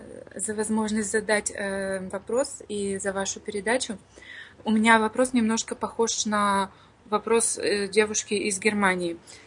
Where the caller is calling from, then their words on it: Izhevsk, Udmurtia, Russia; Я сейчас в данный момент нахожусь в Ижевске.